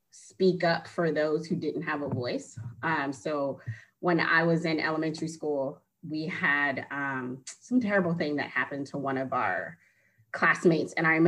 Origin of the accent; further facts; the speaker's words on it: Oakland, California, United States; especially growing up in East Oakland.